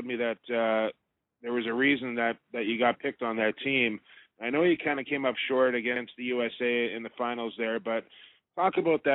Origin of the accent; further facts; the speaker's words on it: Coquitlam, British Columbia, Canada; The first time I had a chance to watch you play was in my hometown of Coquitlam, was at the U19 World Championships.